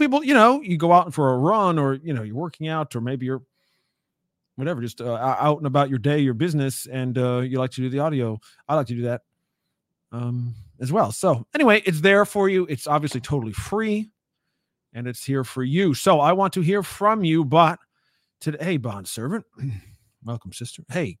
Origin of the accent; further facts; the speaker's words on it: United States; As an American, as a patriotic, you know, American, who happens to live not too far from what we're going to talk about today